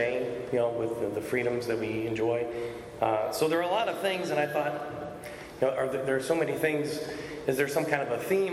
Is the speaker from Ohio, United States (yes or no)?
no; Sterling Heights, Michigan, United States; born there; I was born in Sterling Heights.